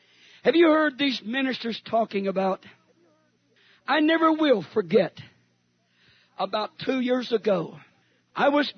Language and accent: English; California, United States; I said, yeah, I grew up in California, but I was too young to be preaching at that time.